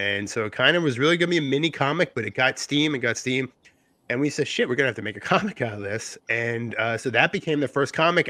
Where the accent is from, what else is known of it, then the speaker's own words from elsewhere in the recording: New Jersey, United States; Yeah, I mean you guys are in New York, I'm from Jersey, so we know how it is.